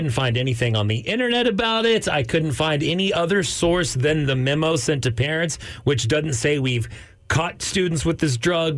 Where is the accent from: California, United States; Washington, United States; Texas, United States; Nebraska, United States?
Texas, United States; Amarillo; because I grew up in Amarillo and we had these regularly